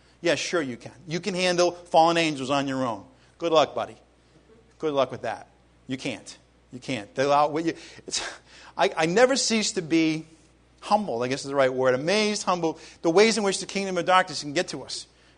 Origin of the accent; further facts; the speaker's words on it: Ireland; because I'm Irish and, you know, negative